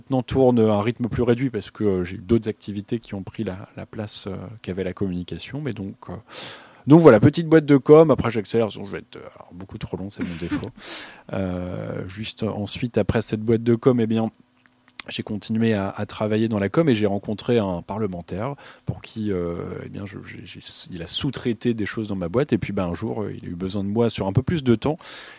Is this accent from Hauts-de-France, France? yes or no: yes; Hauts-de-France, France; Je suis originaire de l'Oise. Je n'ai jamais bougé d'ici, finalement. J'ai grandi à côté de Beauvais, dans un petit village. Et j'étais très heureux d'y vivre. J'y vis d'ailleurs aujourd'hui.